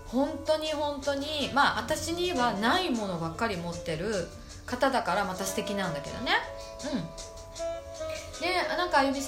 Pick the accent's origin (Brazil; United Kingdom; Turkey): Brazil; まあ、ブラジル人だからひれ伏さないですけど